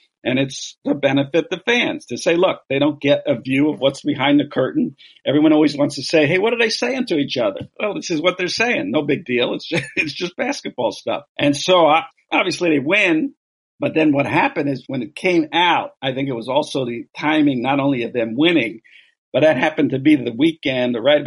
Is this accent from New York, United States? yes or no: yes; New York City, New York, United States; I grew up in New York City.